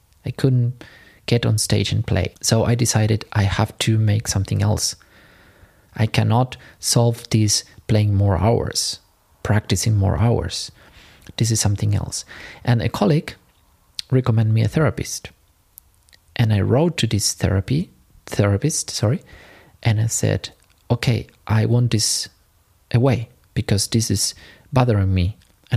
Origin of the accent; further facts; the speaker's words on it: Argentina; moved away as an adult; now in Germany; Orchestra of Buenos Aires, I decided to quit everything and to start my studies in Germany. I left my hometown and I moved to Germany to start my master at the University of Music of Cologne, Hochschule für Musik und Tanz Köln.